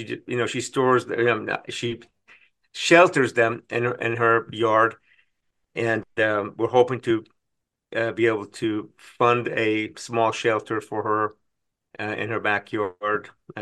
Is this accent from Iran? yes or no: yes; Iran; moved away; We were lucky enough to be born into a middle-class family in Iran, by the way. We're immigrants from Iran.